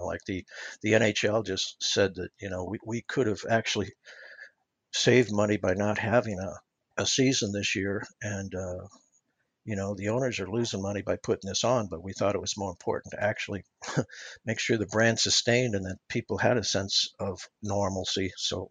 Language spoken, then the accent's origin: English; St. Louis, Missouri, United States; So, I'm from St. Louis, and we are big, it's a big baseball town.